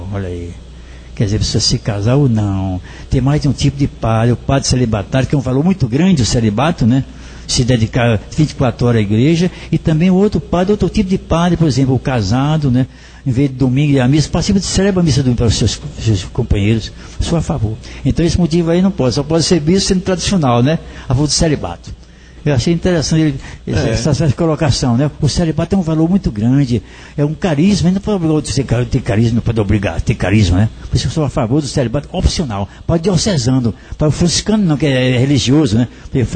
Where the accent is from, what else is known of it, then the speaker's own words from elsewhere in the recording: Quixadá, Ceará, Brazil; born there; now in Penedo, Brazil; nasci de lá, mas quase não vivi na minha terra natal, mas gosto do meu Quixadá.